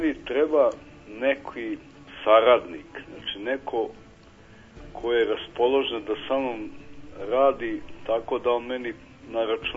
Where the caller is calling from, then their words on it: Belgrade, Serbia; Iz Beograda, vaš poznati slušalac i sagovornik.